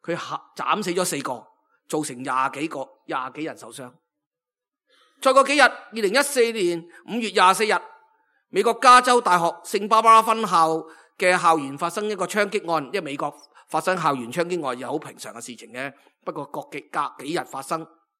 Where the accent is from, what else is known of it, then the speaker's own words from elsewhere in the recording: Hong Kong; 佢提醒呢我哋香港人啊要小心啲啊